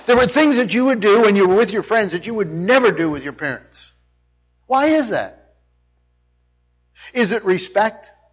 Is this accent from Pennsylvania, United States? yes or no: yes; Shickshinny, Pennsylvania, United States; I did all the things that not all teenagers do, but at least I did growing up in Shikshinny.